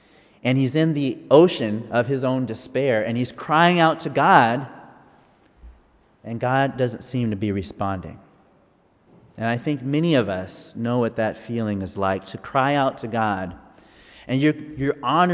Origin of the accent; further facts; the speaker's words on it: San Diego, California, United States; I grew up in San Diego and part of my childhood, and I love the beach.